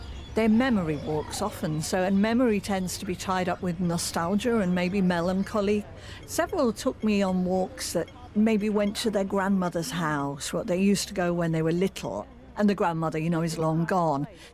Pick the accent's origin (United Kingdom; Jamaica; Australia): United Kingdom; now in New York, United States; I mean, as you hear, I'm British. I'm living in New York.